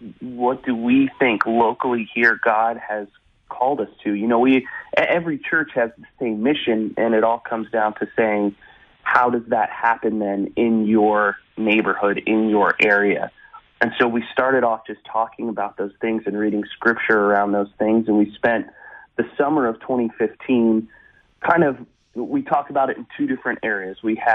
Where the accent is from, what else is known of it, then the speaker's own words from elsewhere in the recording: Houston, Texas, United States; and I grew up in Houston. She grew up in this area of Austin. And so coming back to Texas was a little bit of home for us.